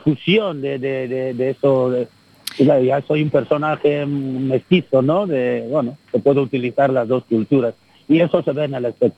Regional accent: Galicia, Spain; also born or lived in Equatorial Guinea; Nací en Guinea, a los 13 años me crié en Galicia y hablo gallego, soy gallego, no es que lo hablo.

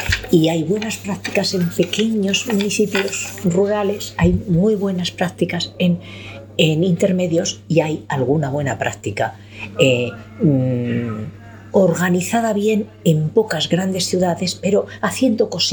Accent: Spain; A mí lo que más me gustaría como española

